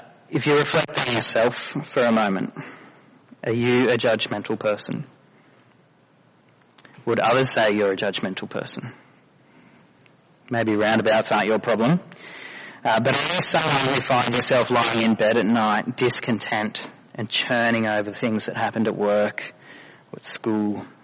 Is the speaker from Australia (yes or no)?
yes; Lismore, New South Wales, Australia; You can tell I grew up in Lismore.